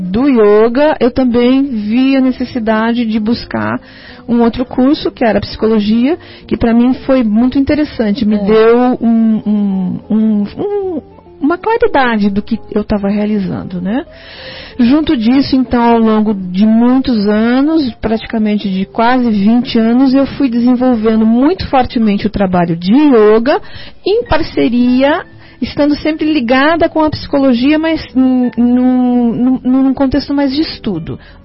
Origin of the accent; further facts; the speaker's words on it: Cianorte, Paraná, Brazil; now in Curitiba, Brazil; eu cheguei com 16 anos em Curitiba, numa transição. Eu nasci em Curitiba, mas fui morar no interior do Paraná, em Cianorte.